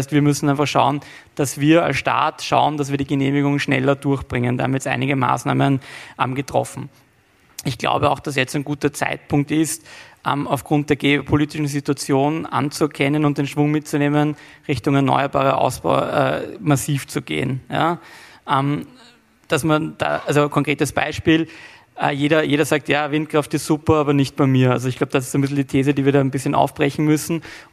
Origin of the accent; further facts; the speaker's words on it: Austria; als Europäer und auch als Österreicher